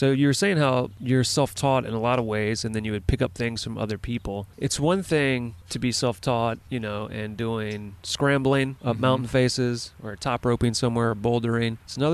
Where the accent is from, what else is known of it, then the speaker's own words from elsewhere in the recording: the South, United States; Like, I grew up in the South, so I was outside a fair amount